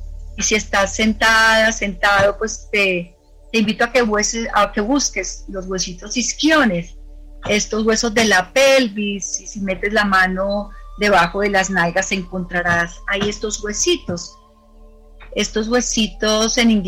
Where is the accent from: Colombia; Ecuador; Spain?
Colombia; de verdad como colombiana siento que eso es una forma de construir país